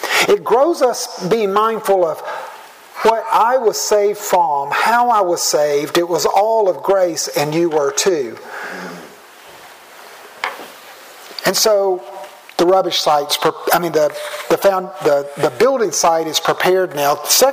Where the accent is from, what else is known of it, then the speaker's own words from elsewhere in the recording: United States; now I'm American and so I know that I don't do roundabouts as well as you do.